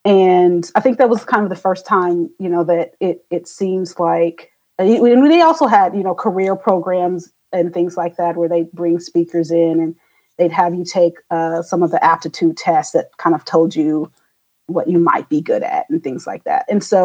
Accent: Oklahoma, United States; also born or lived in Wichita, Kansas; And but I grew up in Kansas and then in Oklahoma. I moved to Oklahoma when I was around 10. And that's where I graduated from high school from, was in Northeast Oklahoma.

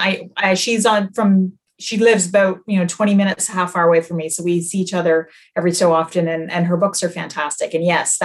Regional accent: Canada; I'm Canadian.

